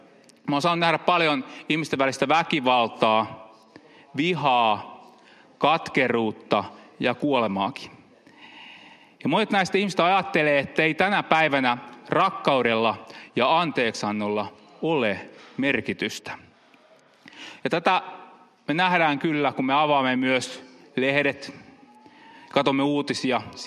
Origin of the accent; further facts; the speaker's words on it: Kihniö, Pirkanmaa, Finland; mä oon Kihniöltä kotoisin